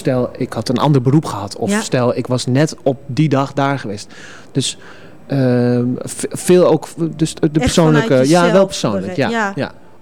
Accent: Zutphen, Gelderland, Netherlands; Omdat ik gewoon geboren en getogen in Zutphen ben.

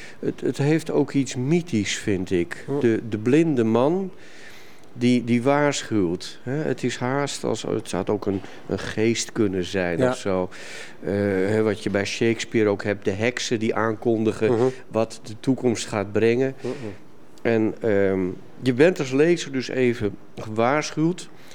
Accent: Netherlands; Ja, die ik als Nederlander natuurlijk helemaal niet ken.

